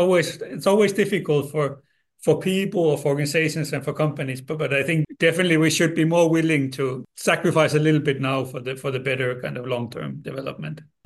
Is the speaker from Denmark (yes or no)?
yes; Denmark; moved away as an adult; now in Finland; I'm from Denmark. I have a degree in political science. And then I have a Finnish family or Finnish spouse, and we moved to Finland, I think, soon, 7-8 years ago.